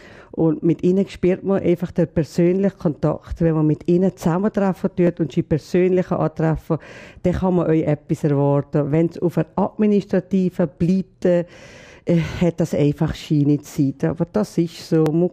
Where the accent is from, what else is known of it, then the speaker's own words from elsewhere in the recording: Valais, Switzerland; wenn ich in der Innerschweiz bin, bin ich eine Walliserin, eine Oberwalliserin. Und ich bin gerne eine Italienerin, oder?